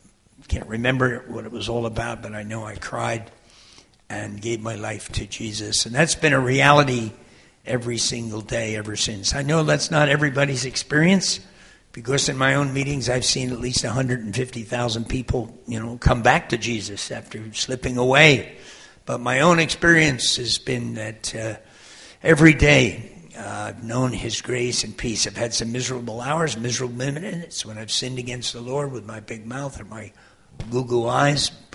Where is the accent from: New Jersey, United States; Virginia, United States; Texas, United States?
New Jersey, United States; Paterson; born there; I was born in Paterson, New Jersey, just outside New York City.